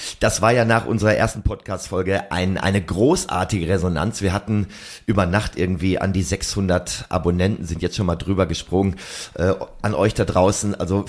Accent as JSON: {"language": "German", "town": "Dortmund", "region": "North Rhine-Westphalia", "country": "Germany", "tie": "born there", "said": "Natürlich bin ich gebürtiger Dortmunder"}